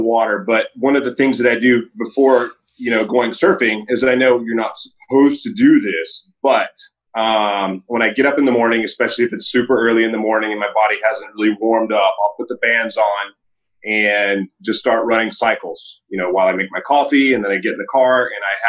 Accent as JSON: {"language": "English", "town": "Meridian", "region": "Mississippi", "country": "United States", "tie": "born or raised there", "lives_now": "Oahu, United States", "said": "I grew up in Meridian, Mississippi. There's not a lot of water around there."}